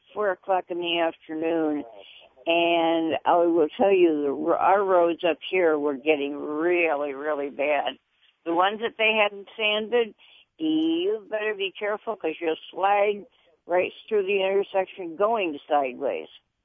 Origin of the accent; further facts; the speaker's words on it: Buffalo, New York, United States; now in California; Well, I grew up in Buffalo, New York, and we used to get the lakefront storms that would come in.